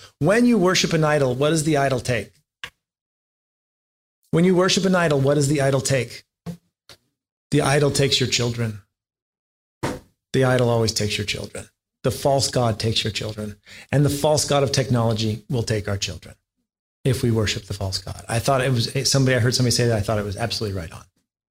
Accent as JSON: {"language": "English", "country": "United States", "said": "It's okay. I'm American. I'll solve your problems."}